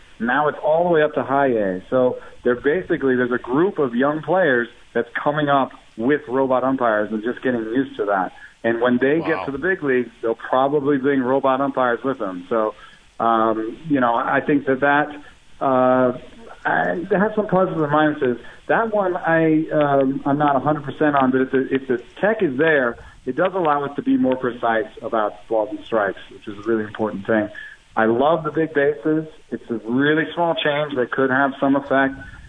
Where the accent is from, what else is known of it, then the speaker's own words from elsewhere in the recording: Atlanta, Georgia, United States; I grew up in Atlanta, so you know, there are some things that you might have in common.